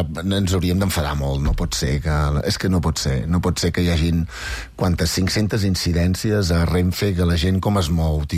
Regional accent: Sant Miquel de Balenyà, Catalonia, Spain; jo soc de Sant Miquel de Balenyà, que això està ceba, està a 52 quilòmetres de Barcelona.

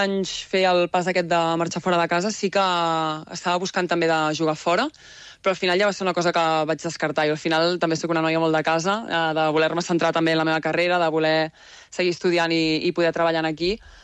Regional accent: Granollers, Catalonia, Spain; vaig decidir tornar aquí a casa, a Granollers, d'on sóc jo

